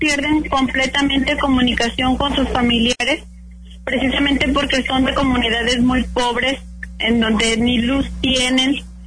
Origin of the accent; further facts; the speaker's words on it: Mexico; si nosotros como mexicanos decimos emigramos porque vivimos en pobreza